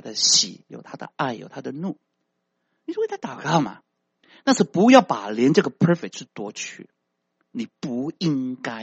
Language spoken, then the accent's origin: Chinese; China; 我们中国人的是非圈是很严重的